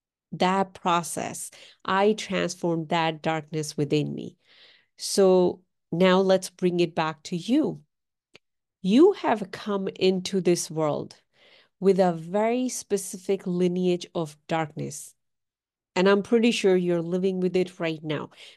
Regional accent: Pakistan; And I am from Pakistan.

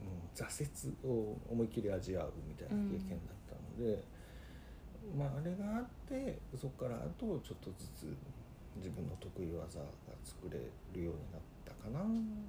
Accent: Kansai, Japan; 大阪でね、関西出身なんで、うん、大阪で4年ぐらいやったのかな、

